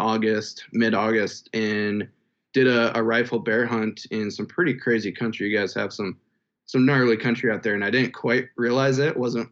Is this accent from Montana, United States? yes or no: yes; Montana, United States; I was born and raised in Montana, live in Western Montana now.